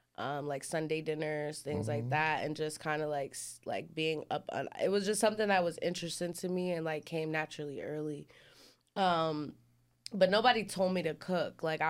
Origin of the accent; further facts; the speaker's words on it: Piscataway, New Jersey, United States; The suburbs and like up Piscataway.